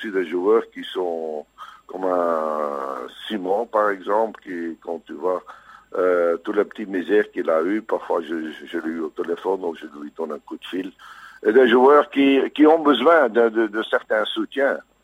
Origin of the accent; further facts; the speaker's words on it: Belgium; On n'est pas fou, hein. On est belge, hein.